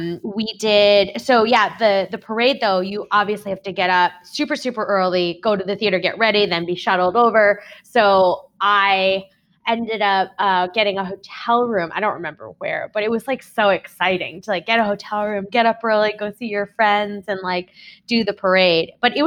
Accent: East Meadow, New York, United States; East Meadow, yeah.

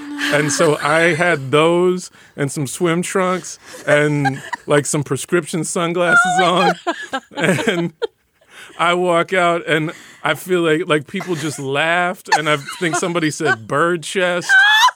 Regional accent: Dallas, Texas, United States; And what was weird was I grew up in Dallas, and so there's a Dallas Jack and Jill chapter

